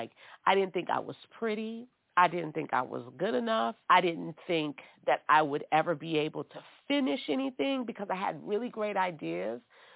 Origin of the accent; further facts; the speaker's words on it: New Orleans, Louisiana, United States; My husband was passionate about baking and cooking and food because we're from New Orleans.